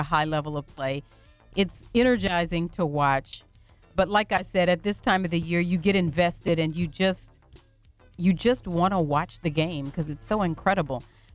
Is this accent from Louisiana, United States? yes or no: yes; Bunkie, Louisiana, United States; one of the big festivals that we always love and have loved as long as we can remember growing up in Bunkie is the Corn Festival.